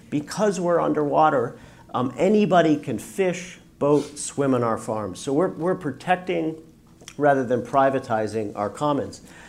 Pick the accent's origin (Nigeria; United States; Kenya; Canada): Canada; Newfoundland and Labrador; But so I was born and raised in Newfoundland. I dropped out of high school when I was 14, and headed out to sea.